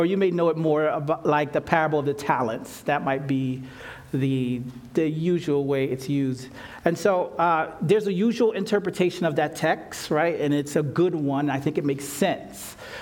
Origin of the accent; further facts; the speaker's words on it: Philadelphia, Pennsylvania, United States; I was raised in Philadelphia, so there's like this big city, 1.5 million people. And then I moved to this small city, about 10,000 people and 1.5 million chickens.